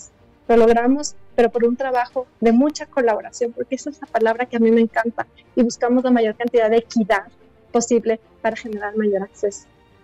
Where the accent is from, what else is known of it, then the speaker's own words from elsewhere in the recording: Ecuador; yo soy ecuatoriana, entonces estaba entre Ecuador y Colombia